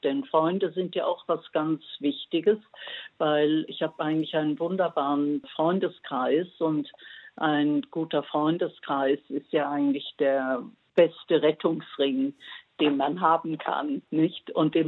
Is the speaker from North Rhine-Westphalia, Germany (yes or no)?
no; Konstanz, Baden-Württemberg, Germany; Bin in meine Heimatstadt Konstanz zurückgegangen